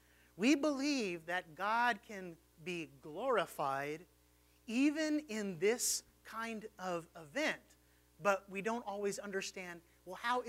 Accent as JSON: {"language": "English", "town": "Houston", "region": "Texas", "country": "United States", "said": "because, you know, I'm from Houston. That's where my parents live."}